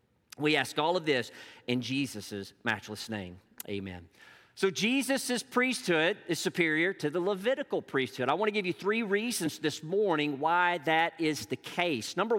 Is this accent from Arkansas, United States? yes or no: yes; Arkansas, United States; also born or lived in Illinois / North Carolina / Georgia; We moved from Northeast Arkansas to Illinois, from Illinois to North Carolina, from North Carolina back to Illinois, from Illinois to Georgia, and then from Georgia back to Arkansas, where we finally resettled.